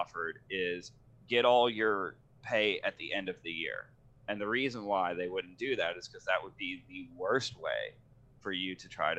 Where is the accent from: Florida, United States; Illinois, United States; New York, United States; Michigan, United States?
Florida, United States; now in Atlanta, United States; at least down in Florida where I grew up, I'm not really from Atlanta. Like, I moved here a few years ago